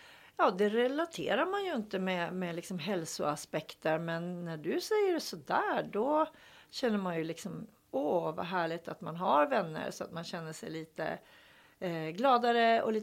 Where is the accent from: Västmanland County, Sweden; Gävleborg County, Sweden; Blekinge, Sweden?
Gävleborg County, Sweden; Hudiksvall; jag var hemma i Hudiksvall för några veckor sedan.